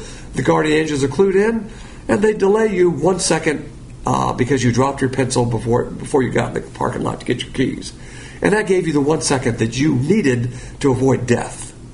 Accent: Alabama, United States; Yes, I'm from Alabama.

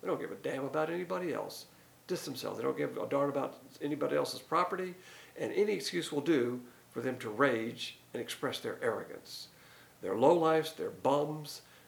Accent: the South, United States; Now, as a Southerner, we're raised on manners

